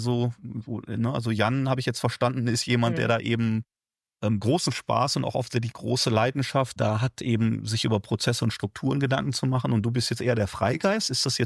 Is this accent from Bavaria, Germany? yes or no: no; North Rhine-Westphalia, Germany; ich komme aus dem Ruhrgebiet